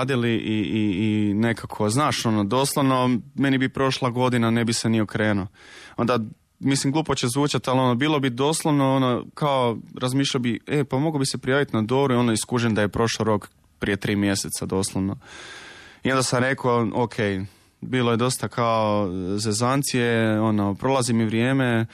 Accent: Trogir, Split-Dalmatia County, Croatia; pošto sam došao iz Trogira

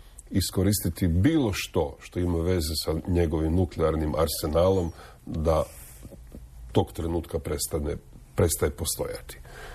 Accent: Istria County, Croatia; Mada, ta, evo, kod nas u Istri smrtnost koja ima veze sa karcinomom

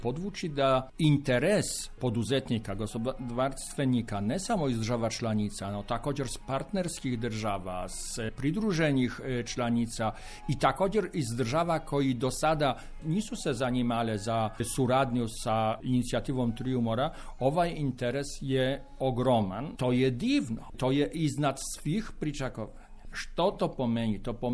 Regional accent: Poland; Croatian is a second language; ja kažem u svoje ime, sada kao državljan, Poljak, Europljan, ne samo diplomata

